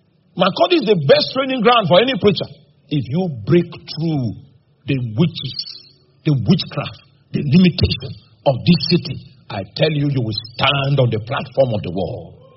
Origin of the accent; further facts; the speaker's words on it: Makurdi, Benue, Nigeria; And I was born in Makurdi. I grew up here, so I know this town back to back.